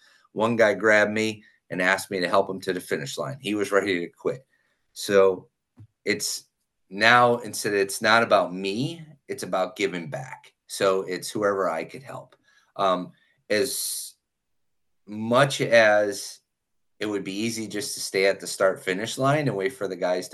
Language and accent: English; Dickson City, Pennsylvania, United States; my hometown, I'm from Scranton, Pennsylvania, actually Dixon City, which is right next to Scranton.